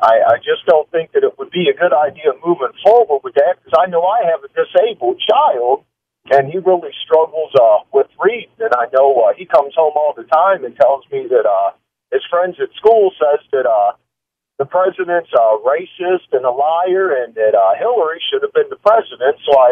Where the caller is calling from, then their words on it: Illinois, United States; Yeah, I'm calling from Illinois, and I just wanted to comment on the voting age at 16.